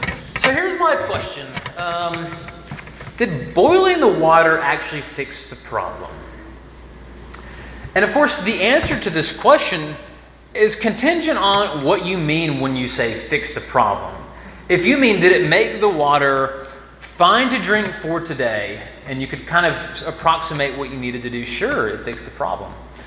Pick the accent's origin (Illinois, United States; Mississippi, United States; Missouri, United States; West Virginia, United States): Mississippi, United States; Jackson; some of y'all already know, I'm from Jackson, Mississippi. There's a lot of great things to come from Jackson, Mississippi.